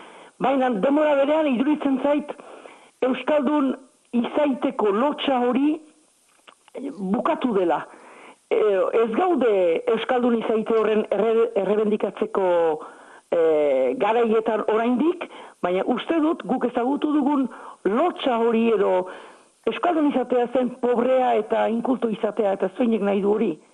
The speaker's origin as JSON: {"language": "Basque", "region": "Navarre", "country": "Spain", "said": "Nafarra naiz baina Euskal Herrikoa."}